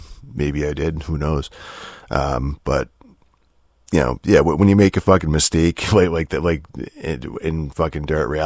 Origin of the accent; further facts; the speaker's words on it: United States; I say that as an American, you know, where fucking like rally racing isn't popular at all.